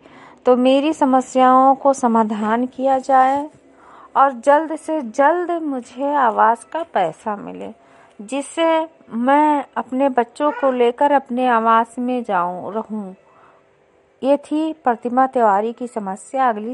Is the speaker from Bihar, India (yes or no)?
no; Visheshwarganj, Uttar Pradesh, India; मैं विकासखंड विशेषरगंज से हूँ